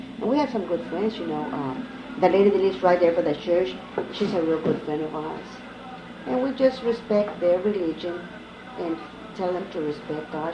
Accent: Texas, United States; born there; now in Florida, United States; And I wouldn't change Florida for Texas, even though I was born in Texas. This is home for me.

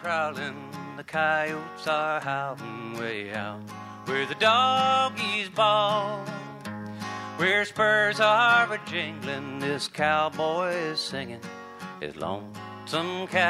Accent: Orlando, Florida, United States; It's a tradition in Florida. I'm from Orlando, you know, and we have a tourist attraction there I'd like for you to see.

